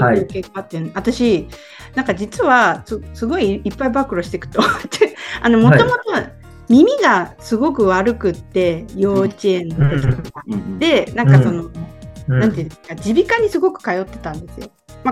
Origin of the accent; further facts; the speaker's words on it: Ibaraki, Japan; 私、地元が茨城 県の、まあ、ちょっと田舎の市なんですけど、